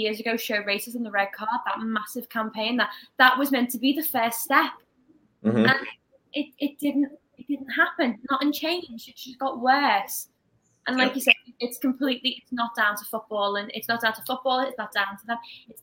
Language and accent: English; Liverpool, North West England, United Kingdom; I live in Liverpool, I was in school in Liverpool, I was raised here.